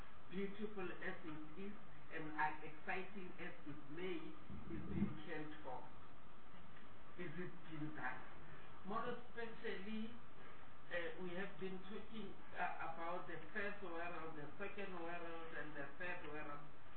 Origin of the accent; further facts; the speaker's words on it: North West, South Africa; predominantly I'm from Northwest and predominantly is rural.